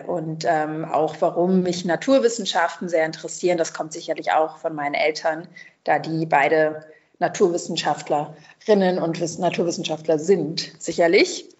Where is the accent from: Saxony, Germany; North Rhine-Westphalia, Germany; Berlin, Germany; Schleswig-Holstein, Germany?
Berlin, Germany; Ich bin in Berlin groß geworden.